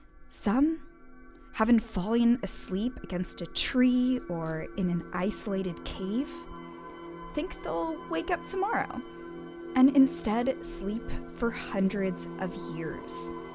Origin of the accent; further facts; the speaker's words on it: California, United States; This definitely appeals to me because, well, I'm from Southern California.